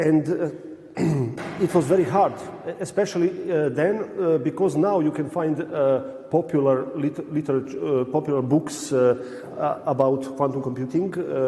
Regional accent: Serbia; I'm originally from Serbia.

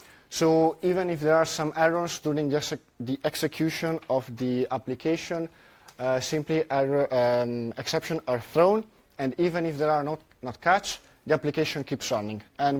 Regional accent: Italy; I'm from Italy

